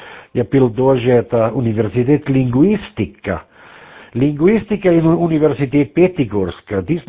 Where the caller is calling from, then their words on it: Austria; Russian is a second language; Ну, я сейчас из Австрии минус 1 градус, снег будет, да, холодно